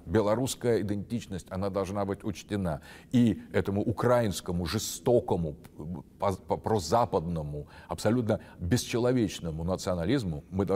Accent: Russia; Мы великороссы, вы белорусы.

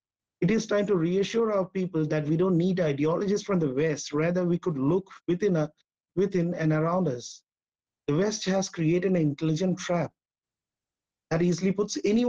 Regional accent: India; As an Indian, since childhood, Russia was a nation, protected us not just once, but for dozens of times.

